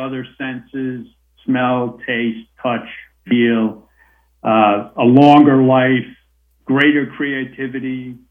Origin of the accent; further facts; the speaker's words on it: United States; moved away as an adult; now in Melbourne, Australia; the closest I'd ever been was Mexico. And we moved here and we just love it. So we love America, and we're American citizens, but now we're also Australian citizens, and we just think it's a fabulous place to live.